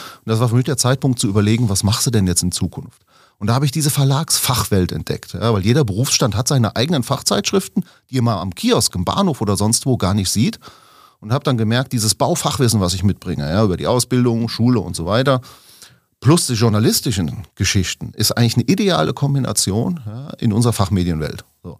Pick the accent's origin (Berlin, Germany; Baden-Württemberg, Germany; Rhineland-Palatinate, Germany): Rhineland-Palatinate, Germany; ursprünglich komme ich aus dem Westerwald, bin Jahrgang 77.